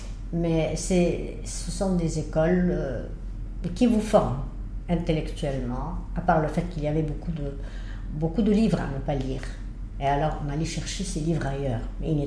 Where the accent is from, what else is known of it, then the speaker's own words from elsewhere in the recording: Egypt; je ne parle pas le turc. Et j'ai été seulement une fois dans ma vie à Istanbul, juste comme touriste. Maintenant, j'ai été élevée en Égypte.